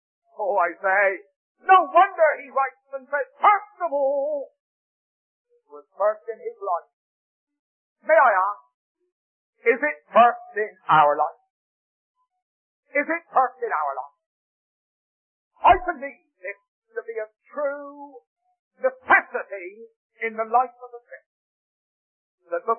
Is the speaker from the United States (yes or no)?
no; England, United Kingdom; But I'm an Englishman.